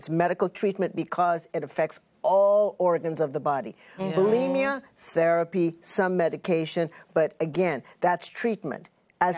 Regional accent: Trinidad & Tobago; we all live in certain cultures, and I'm Trinidadian.

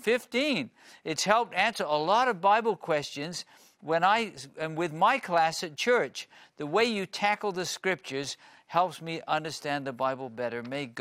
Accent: Kenya; from Kenya

